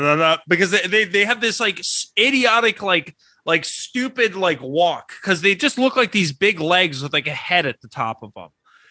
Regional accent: Florida, United States; I'm being from Florida and I was from areas where there were manatees

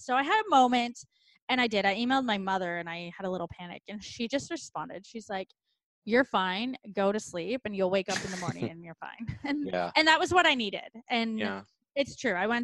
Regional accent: Ontario, Canada; I grew up near Toronto.

